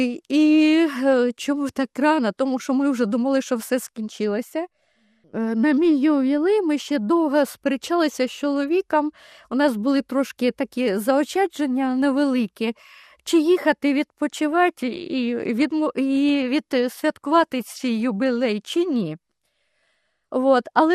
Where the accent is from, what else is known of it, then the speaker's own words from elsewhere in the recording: Toretsk, Donetsk Oblast, Ukraine; born there; Я народилася в місті Торецьке, яке, на жаль, вже не існує.